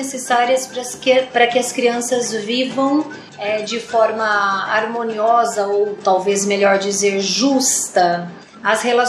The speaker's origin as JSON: {"language": "Portuguese", "town": "Americana", "region": "São Paulo", "country": "Brazil", "tie": "born there", "said": "eu fui trabalhar numa região de muita periferia, de periferia da cidade de Americana, a cidade onde eu nasci"}